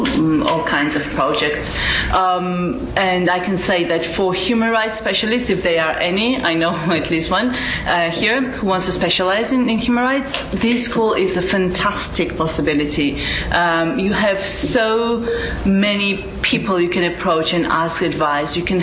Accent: Georgia; and I'm come from Georgia

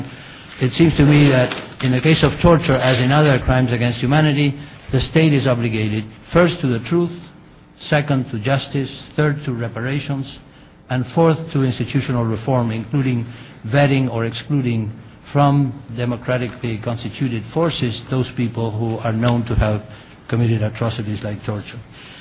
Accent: Mar del Plata, Buenos Aires Province, Argentina; happened to a young girl in my hometown of Mar del Plata, Argentina

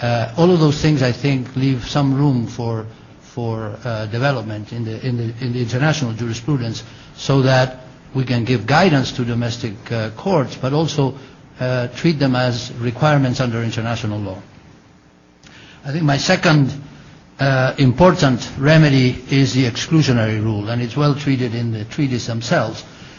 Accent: Mar del Plata, Buenos Aires Province, Argentina; happened to a young girl in my hometown of Mar del Plata, Argentina

